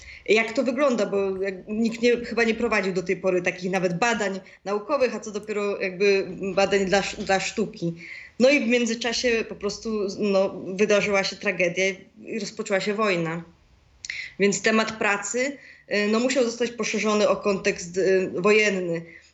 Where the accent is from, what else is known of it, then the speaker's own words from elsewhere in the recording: Zwierzyniec, Lublin Voivodeship, Poland; to była praca jeszcze moja w Zwierzyńcu właśnie, skąd pochodzę